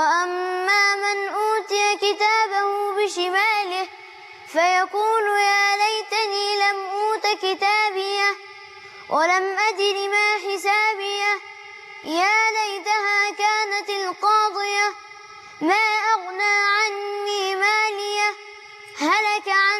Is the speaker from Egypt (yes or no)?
yes; Dakahlia, Egypt; مسابقتين عندنا في الدقهليه